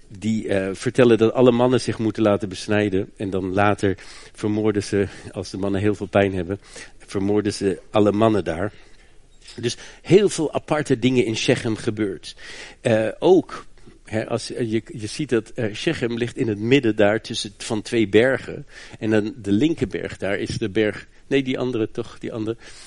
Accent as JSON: {"language": "Dutch", "country": "Germany", "tie": "born or raised there", "second_language": "Dutch", "said": "Ik ben Nederlander, ik ben in Duitsland opgegroeid en ik heb nog steeds van die gekke Duitse dingetjes."}